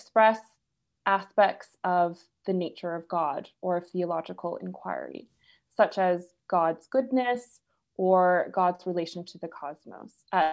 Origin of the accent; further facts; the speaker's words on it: Toronto, Ontario, Canada; moved away as an adult; now in St Andrews, United Kingdom; my world was very much in Canada, born and raised in Toronto, I had hoped to stay there.